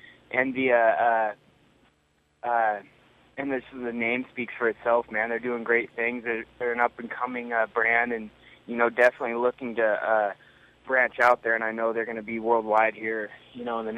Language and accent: English; Okanogan, Washington, United States; Okanagan, yeah. It's where I grew up. It's like 90 minutes north of Wenatchee, if you have any clue where that's at. Kind of by the Canadian border.